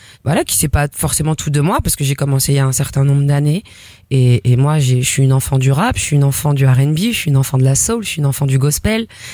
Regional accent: La Courneuve, Île-de-France, France; La Courneuve.

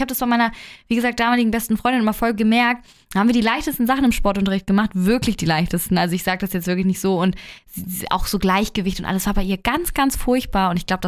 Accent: Hamburg, Germany; ich bin ja in Eimsbüttel zur Schule gegangen

